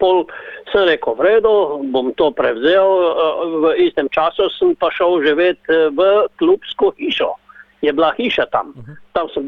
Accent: Maribor, Drava, Slovenia; jaz sem prav iz Maribora. Centralno področje Štajerske.

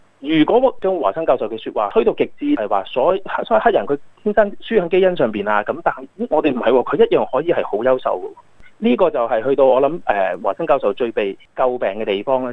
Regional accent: China; 譬如話我是中國人

